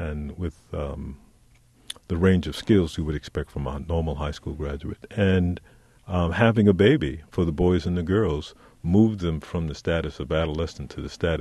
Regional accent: New York City, New York, United States; I grew up in New York City's Harlem, and I was not poor, but I was surrounded by poverty.

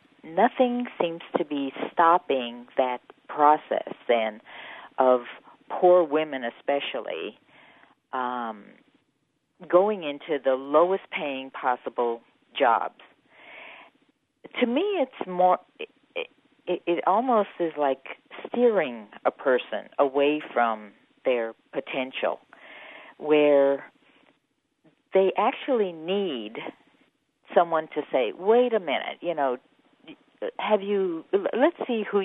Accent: East Los Angeles, California, United States; I came from East L.A., and I saw firsthand how the junior college was primarily, singularly responsible for moving the Mexican community from poverty

